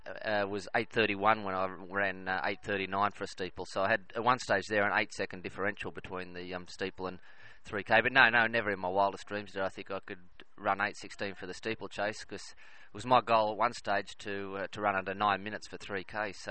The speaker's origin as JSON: {"language": "English", "town": "Armidale", "region": "New South Wales", "country": "Australia", "tie": "born or raised there", "also_born_or_lived": "Ballarat", "moved": "as an adult", "said": "Well, I grew up in Armidale and moved to Ballarat in the late 80s to do a human movement degree"}